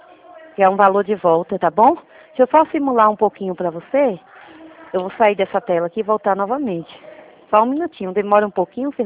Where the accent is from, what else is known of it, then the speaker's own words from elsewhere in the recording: São Paulo, Brazil; Sou de São Paulo também.